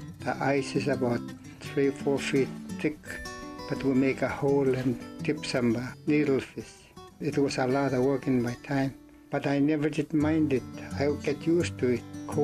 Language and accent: English; Hooper Bay, Alaska, United States; moved away as an adult; now in Scammon Bay, United States; I born in July 21st, 1938. I was raised and born in Hooper Bay, and I lived there till 1968. Then I moved to Scammon Bay when I got married.